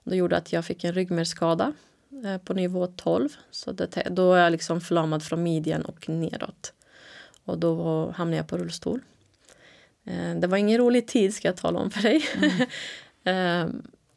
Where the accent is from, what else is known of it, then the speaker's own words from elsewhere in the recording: Katrineholm, Södermanland, Sweden; Jag kommer från Katrineholm och jag har bilat ner här med mamma som stöd.